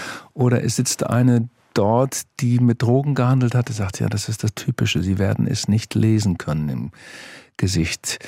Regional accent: Northern Germany, Germany; war für mich als Norddeutscher eine besondere Erfahrung.

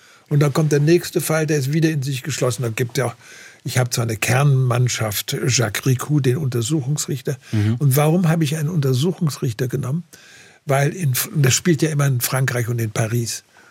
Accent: Baden-Württemberg, Germany; ich empfinde mich auch als Kurpfälzer deswegen ein bisschen. Ich bin in die Mönchhofschule gegangen, dann ins EI, aber dann haben meine Eltern gesagt, ach, der kann ja auch Griechisch lernen und dann wurde ich ins Kurfürst-Friedrich-Gymnasium geschickt.

